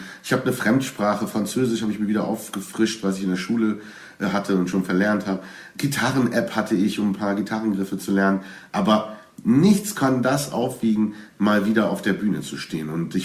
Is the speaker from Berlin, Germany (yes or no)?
yes; Berlin, Germany; natürlich ich als Berliner habe da natürlich einen besonderen Bezug dazu